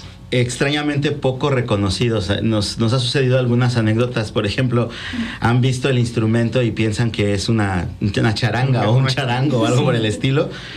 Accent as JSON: {"language": "Spanish", "country": "Mexico", "said": "fortalece las raíces de nuestra, de lo que somos como mexicanos."}